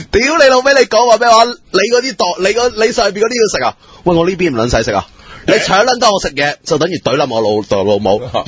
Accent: Hong Kong; 你而家賣撚緊嘅唔係賣撚緊國啊，你賣撚緊我哋香港人啊！

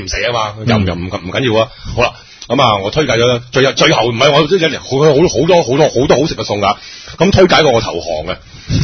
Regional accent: Guangdong, China; 你知道我哋中国人噶啦嘛，我哋广东人噶啦，

